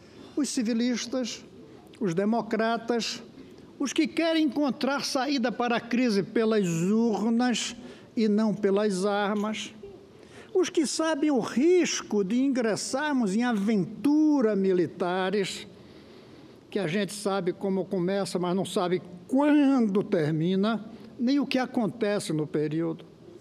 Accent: Pernambuco, Brazil; accent: Pernambucan; abriu mão de meu sotaque pernambucano

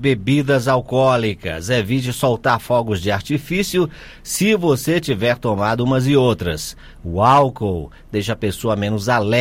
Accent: Northeast Region, Brazil; principalmente lá na minha terra, no Nordeste

